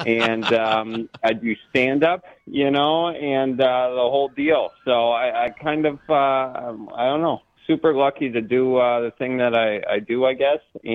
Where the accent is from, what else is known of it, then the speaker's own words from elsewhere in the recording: Wisconsin, United States; So I'm from Wisconsin, but okay.